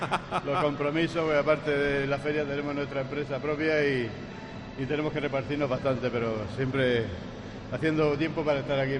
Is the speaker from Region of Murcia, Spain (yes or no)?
yes; Lorca, Region of Murcia, Spain; los que somos de aquí de Lorca